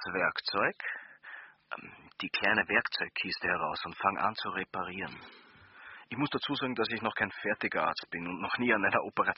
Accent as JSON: {"language": "German", "region": "Vienna", "country": "Austria", "said": "Ich bin aus Wien, bin Student im 5. Semester Medizin."}